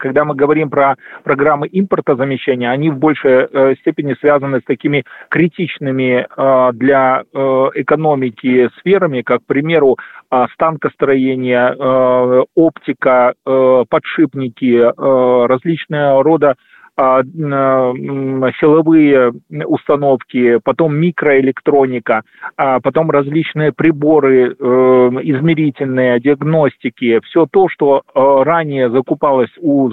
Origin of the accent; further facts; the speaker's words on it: Belarus; мы, белорусы и граждане России, смогли обеспечить выпуск хороших высокотехнологичных товаров